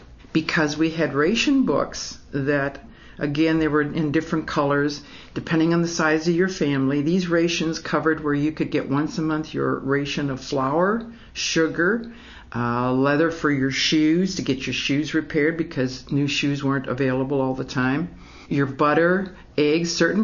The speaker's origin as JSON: {"language": "English", "town": "St. Louis", "region": "Missouri", "country": "United States", "tie": "born or raised there", "said": "I remember that the whole community, I was born and raised in St. Louis."}